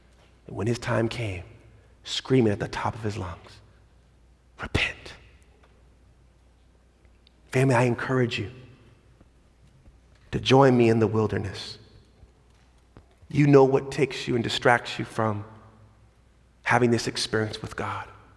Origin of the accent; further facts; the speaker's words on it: California, United States; I grew up in Southern California.